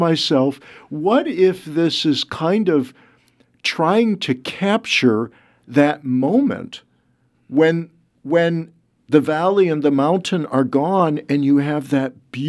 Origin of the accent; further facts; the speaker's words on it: Missouri, United States; And, you know, I'm from Missouri. There are no mountains. There's barely a hill.